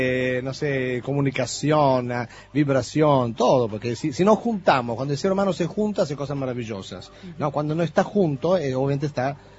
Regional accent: Apulia, Italy; Spanish is a second language; obviamente de mi tierra, la Puglia.

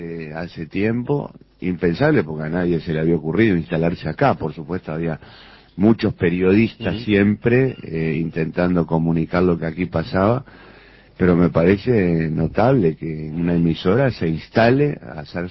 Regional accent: Montevideo, Uruguay; Este es mi barrio natal, además. Yo soy de aquí, del Prado.

